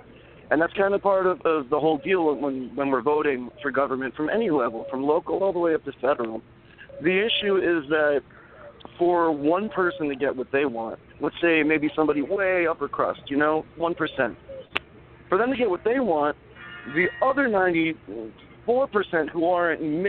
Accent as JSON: {"language": "English", "region": "New York", "country": "United States", "said": "I mean, I'm from New York, you know what I mean? I'm 29 years old. It's not easy being out here."}